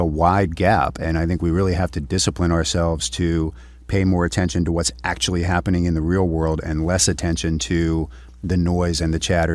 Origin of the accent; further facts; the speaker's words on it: Pittsburgh, Pennsylvania, United States; I grew up in Pittsburgh, 1979.